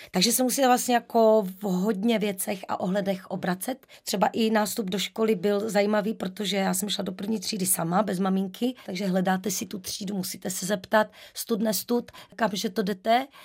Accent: Prešov, Prešov Region, Slovakia; Prešov, moje rodné město, jako v podstatě jako je hlučné město plné ukecaných, hlučných lidí

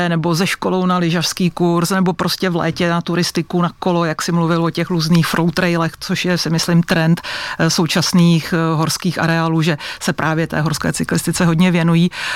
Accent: Písek, South Bohemian Region, Czechia; já jsem jako dítě ve Spartaku Písek, odkud pocházím, teda z města Písek, začínala i se sjezdovým lyžováním

